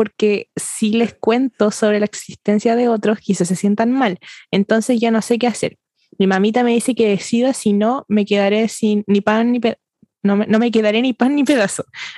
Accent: Valparaíso, Chile; Soy de Valparaíso.

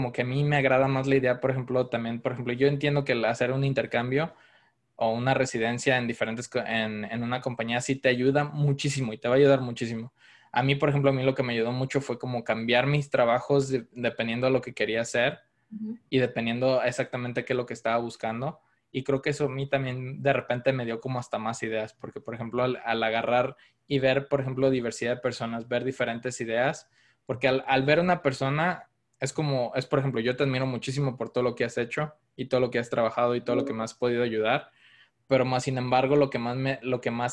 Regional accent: Chula Vista, California, United States; now in Utah, United States; prácticamente soy originario yo de Chula Vista y viví un tiempo en Chula Vista, después me vine acá a Utah a estudiar la universidad

